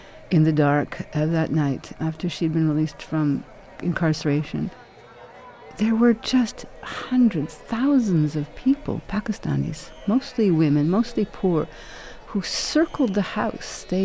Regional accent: Canada; for me as a Canadian woman.

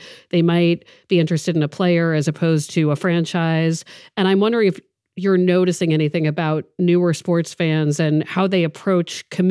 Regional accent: Maryland, United States; I also root for the Orioles because I'm from Maryland

